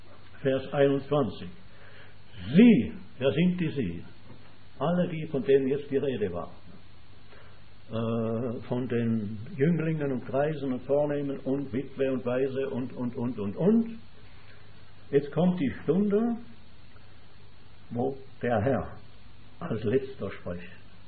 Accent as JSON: {"language": "German", "town": "Zürich", "region": "Zurich", "country": "Switzerland", "said": "Bei uns in der Schweiz, in Zürich, wenn man so in der Trambahn sitzt, da ist auch alles."}